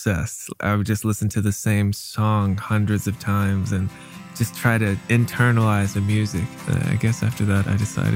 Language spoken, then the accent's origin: English; Amazon, Venezuela; My parents were missionaries. I grew up in Venezuela in the Amazon working with tribes.